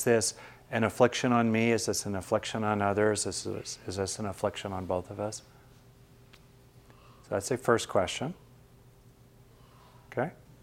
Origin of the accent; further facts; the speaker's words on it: Los Angeles, California, United States; I grew up in Southern California in LA, smog almost all the time.